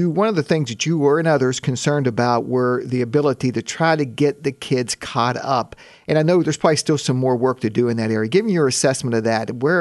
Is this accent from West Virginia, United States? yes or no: yes; West Virginia, United States; I grew up in Kanawha County, and I grew up in the 70s